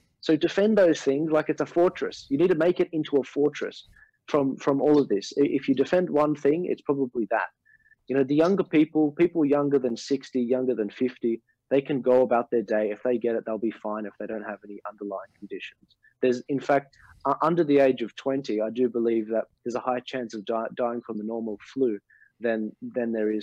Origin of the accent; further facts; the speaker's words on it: Australia; I mean, I was on one of the last cruise ships to safely go on as an Australian